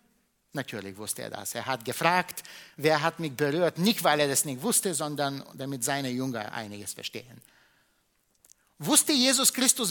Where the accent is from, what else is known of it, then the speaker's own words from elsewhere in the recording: Bulgaria; German is a second language; now in Munich, Germany; in meiner Heimat in Bulgarien